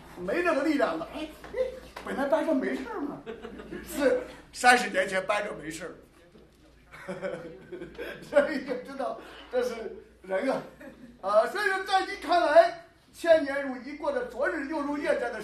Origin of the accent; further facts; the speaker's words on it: Shandong, China; 我一晃啊66年出生，那按照我们山东老家。